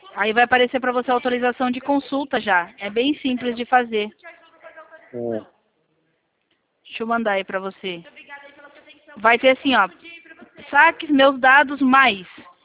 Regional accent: Sorocaba, São Paulo, Brazil; Eu sou de Sorocaba

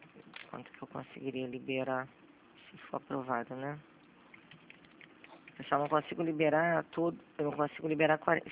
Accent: Rio de Janeiro, Brazil; Sou carioca, né? Só tem um sotaque de carioca mesmo.

